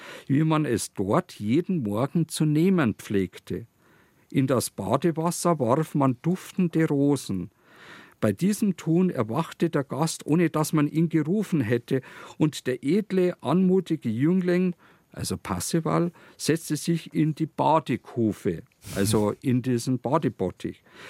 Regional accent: Landshut, Bavaria, Germany; Und das Zentrum damals war nichts anderes als meine Heimatstadt Landshut.

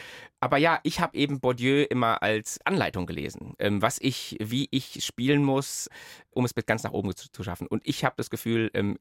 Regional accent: North Rhine-Westphalia, Germany; ich komme aus der Arbeiterklasse im Ruhrgebiet

